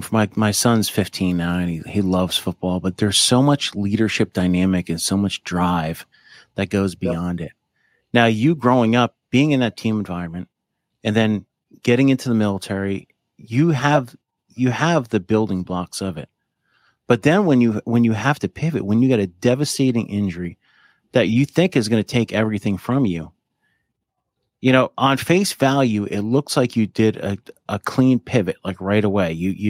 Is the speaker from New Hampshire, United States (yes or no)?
no; New Jersey, United States; Because, growing up in New Jersey, it's the New Jersey Giants.